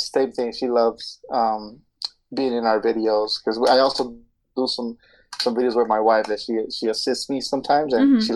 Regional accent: United States; first language Spanish; also born or lived in Mexico; but I was brought here at 4 years old, so I was raised here. But my Spanish is it's actually like still really really good.

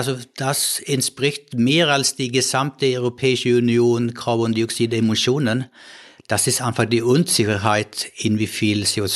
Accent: Sweden; now in Germany; ich komme aus Schweden.

